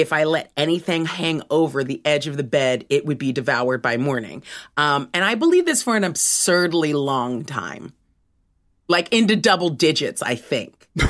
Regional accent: Los Angeles, California, United States; born there; I was born in Los Angeles, California.

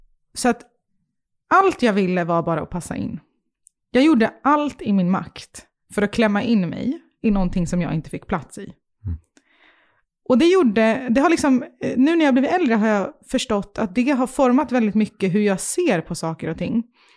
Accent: Stockholm, Stockholm County, Sweden; i och med min uppväxt på Södermalm så har jag alltid varit konstig.

